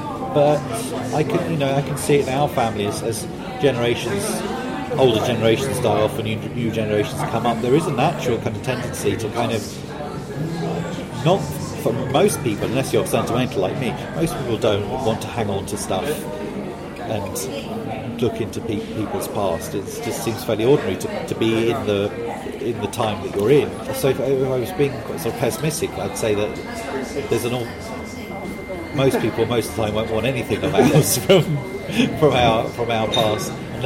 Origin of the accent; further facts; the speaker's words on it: Enfield, London, United Kingdom; So I'm born and brought up in North London, in Enfield, in Chase Farm Hospital, which has actually been pulled down.